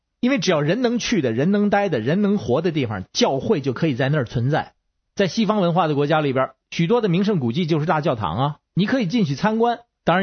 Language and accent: Chinese; Beijing, China; 我是北京的